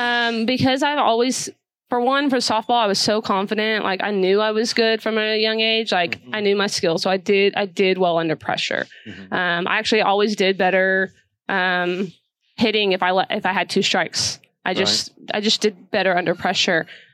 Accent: Midland, Texas, United States; now in Odessa, United States; I was born in Midland, which is about 30 okay. minutes the east of right. here. Yeah. So I was born, raised, and stayed.

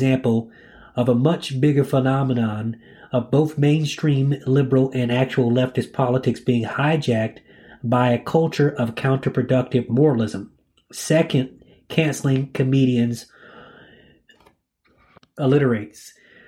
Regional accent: East Lansing, Michigan, United States; 3 hours round trip from Michigan, where I was a graduate student at West Michigan University, to my hometown of East Lansing to see Chappelle do stand-up.

